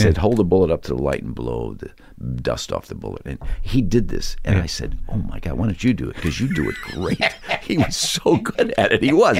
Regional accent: Cumberland, Rhode Island, United States; I said, Rhode Island. He went, I'm from Rhode Island. I said, where? I said, Cumberland. He goes, I'm from Cumberland. Where? I said, Thomas Layton Boulevard. He goes, that's where I grew up.

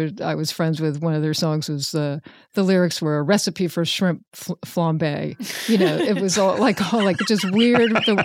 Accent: Richmond, Virginia, United States; Richmond.

